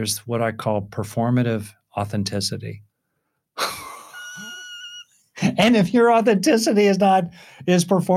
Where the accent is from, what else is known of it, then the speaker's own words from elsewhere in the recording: California, United States; I grew up in Southern California.